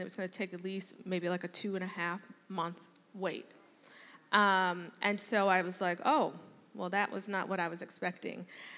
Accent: Indiana, United States; born there; So I was born in Northwest Indiana, right outside of Chicago.

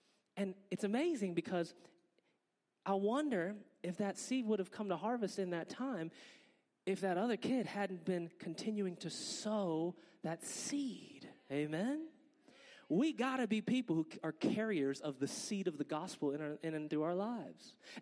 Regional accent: Virginia Beach, Virginia, United States; For me, I came to Christ because I'm from Virginia Beach, and I used to work at this surf shop, right?

